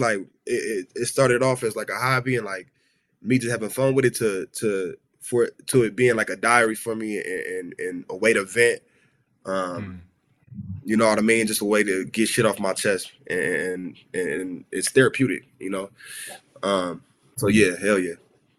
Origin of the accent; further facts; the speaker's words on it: Los Angeles, California, United States; I grew up in South Central.